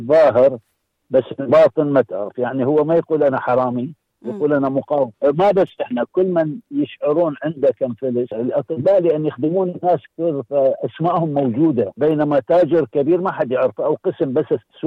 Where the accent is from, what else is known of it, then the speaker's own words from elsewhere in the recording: Iraq; now in Australia; أنا عراقي وأبقى عراقي، بس أنا بهالبلد يجب أن أخدمها أساعد لأنه هذا وفاء، أنا يعني أنا ما أقدر أبدل جنسي فأبقى أنا عراقي إلى أن أموت.